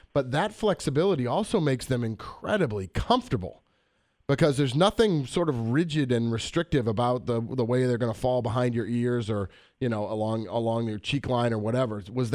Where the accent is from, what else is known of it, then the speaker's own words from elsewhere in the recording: New England, United States; Yeah, well, and growing up in New England skiing is one thing, Colorado skiing is another